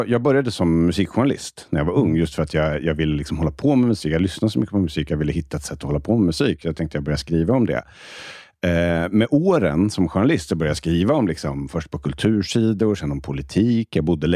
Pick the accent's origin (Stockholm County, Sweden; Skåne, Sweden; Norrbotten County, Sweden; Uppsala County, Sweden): Uppsala County, Sweden; Uppsala; Utanför Uppsala. Jag är uppväxt i Uppsala. En känd reggae-stad.